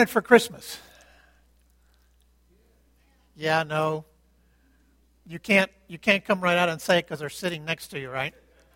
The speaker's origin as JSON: {"language": "English", "country": "Cuba", "tie": "born or raised there", "said": "When I was a little boy growing up in Cuba"}